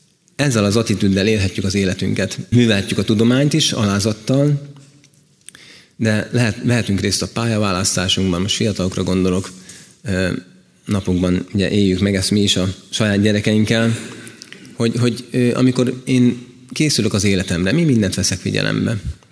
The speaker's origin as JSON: {"language": "Hungarian", "region": "Budapest", "country": "Hungary", "tie": "born or raised there", "said": "Városban, lakom és városban nőttem föl, igaz, hogy kicsit ilyen vidékies környezetben, mint Káposztásmegyer, meg Kelenföld"}